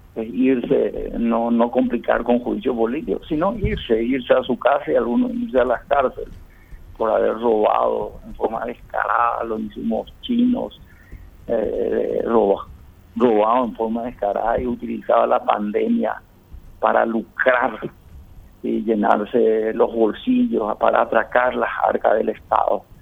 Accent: Paraguay; primero como paraguayo y como colorado también

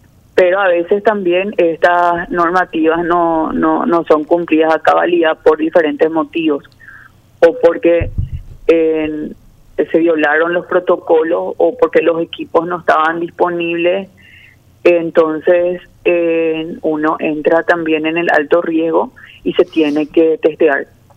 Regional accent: Ciudad del Este, Alto Paraná, Paraguay; Yo soy de Ciudad del Este

